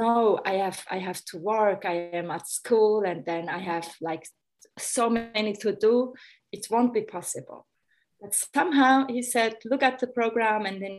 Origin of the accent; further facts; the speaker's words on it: Turkey; now in Switzerland; And because I'm from Turkey, there was no Turkish pupil in the class.